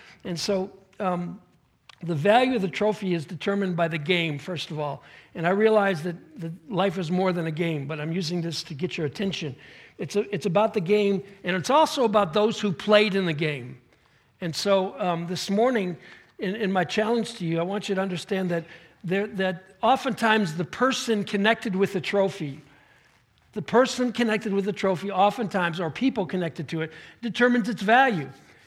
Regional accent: Northeast, United States; Now, I grew up in the Northeast, and, you know, snow is in my backyard.

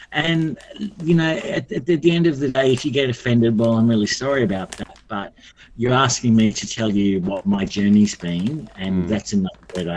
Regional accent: Australia; born there; I count my blessings every day that I was born in Australia

